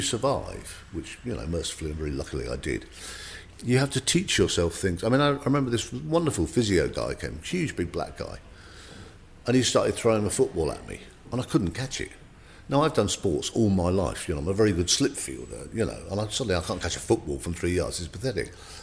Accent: United Kingdom; I'm very British

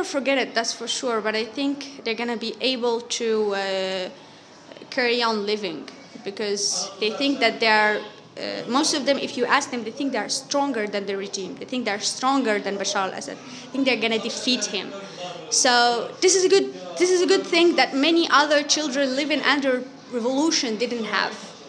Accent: Morocco; from Morocco.

